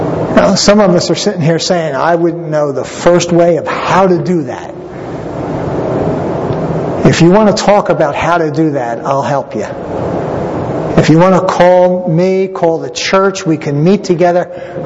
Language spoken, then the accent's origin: English; Philadelphia, Pennsylvania, United States; Hey, I grew up in Philly. I grew up with a basketball in my hand.